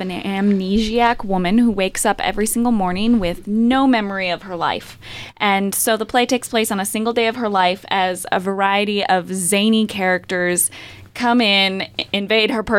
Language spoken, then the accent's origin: English; New York, United States; I'm from New York. I grew up there, and I went to undergrad in Columbia, South Carolina